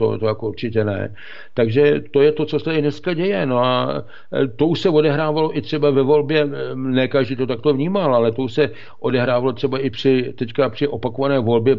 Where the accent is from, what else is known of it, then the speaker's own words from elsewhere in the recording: Russia; Czech is a second language; A my máme, jako Rusové, máme na to jiný pohled